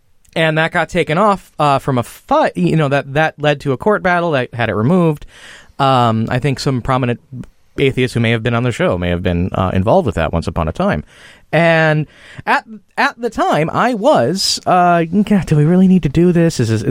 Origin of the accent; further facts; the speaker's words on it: Illinois, United States; Well, I'm from Illinois, from the Chicago suburbs